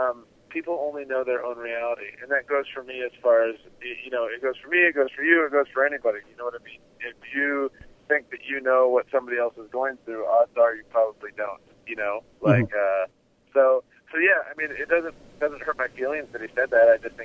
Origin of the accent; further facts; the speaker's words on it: Aberdeen, Washington, United States; there was this fake interview with my hometown, the Aberdeen, Washington radio station or something like that.